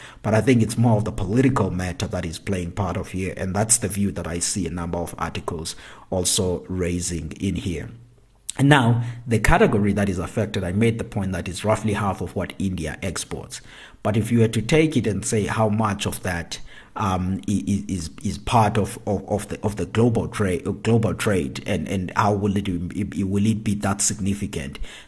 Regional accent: South Africa; my home country, South Africa

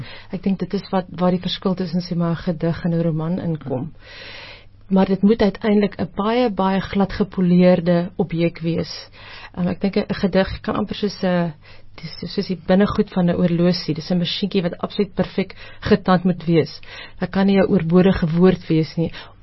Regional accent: Free State, South Africa; Destyds waar ek groot geword op die Vrystaat se platteland in die Noordweste, was dit altyd mooi weer en warm oor die radio.

